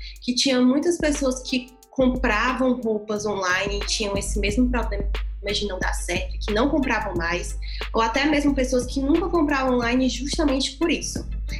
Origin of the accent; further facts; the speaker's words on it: Fortaleza, Ceará, Brazil; Sou de Fortaleza e sou formada em administração de empresas, com extensão também em marketing pela USP e pela ESPM.